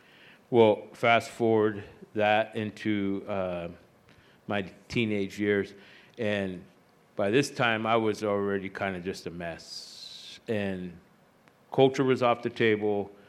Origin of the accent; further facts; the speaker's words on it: Hawaii, United States; because I'm also Hawaiian. And my people come from Maui, but we were given land in Molokai